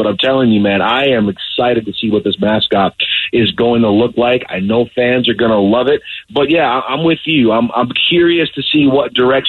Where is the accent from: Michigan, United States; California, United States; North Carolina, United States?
Michigan, United States; Detroit; And growing up in Detroit, I was born I was born in 89, so I don't remember the Pistons championships of those years